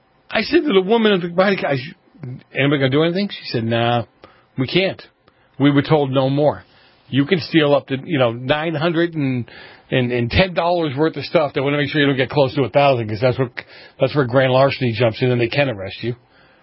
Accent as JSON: {"language": "English", "town": "Boston", "region": "Massachusetts", "country": "United States", "tie": "born or raised there", "said": "Like when I was a kid, I grew up in Boston."}